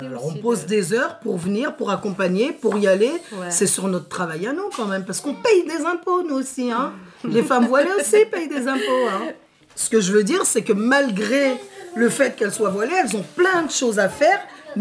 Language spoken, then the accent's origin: French; France; On est nés en France, on a grandi en France